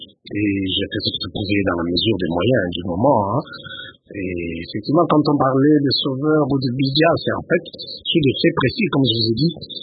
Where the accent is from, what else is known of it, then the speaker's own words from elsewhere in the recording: Kananga, Kasaï-Central, DR Congo; Moi, je suis né à Kananga, grandi à Kananga, quand j'étais enfant de la ville et de la province. Et comme je vous ai dit, je suis d'une très grande famille. J'ai des relations dans toute la province.